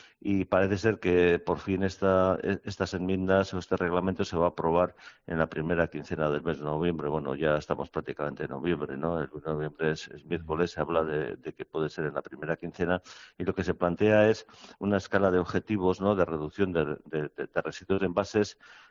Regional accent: Tolosa, Basque Country, Spain; born there; en mi pueblo de nacimiento, en Tolosa

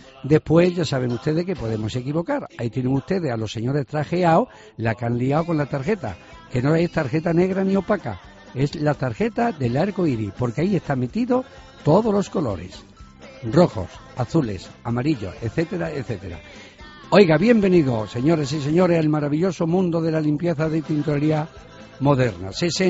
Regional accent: Cáceres, Extremadura, Spain; como buen cacereño y portavoz de mi Cáceres, querido y amado

